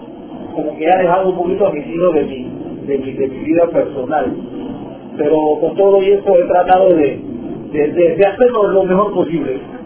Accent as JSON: {"language": "Spanish", "country": "Panama", "tie": "born or raised there", "said": "Yo creo que aquí nací, no que creo, nací aquí en Panamá. Y aquí voy a morir igual. Pero se me ha dificultado un poquito a veces con el habla inglés, ¿no? O sea, yo, muchas personas piensan que yo hablo inglés."}